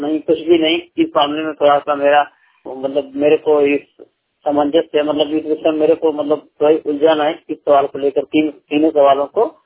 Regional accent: Mirzapur, Uttar Pradesh, India; मैं उत्तर प्रदेश मिर्जापुर से हूँ

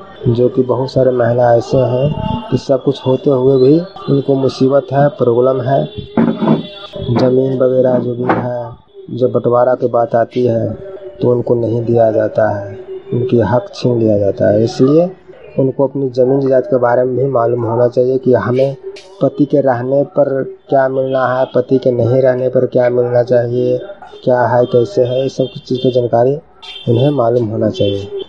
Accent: Kajighat, Bihar, India; ग्राम काजीघा, post Verma, थाना नारदीगंज के निवासी हूँ।

